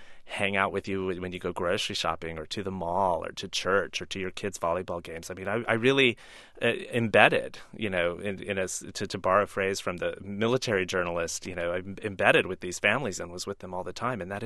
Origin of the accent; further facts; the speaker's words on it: Oklahoma, United States; I was born in the Bible Belt. I was born and raised in Oklahoma. These are my people, my meemaws and my nanas and all the fabulous old ladies that I've always gravitated to.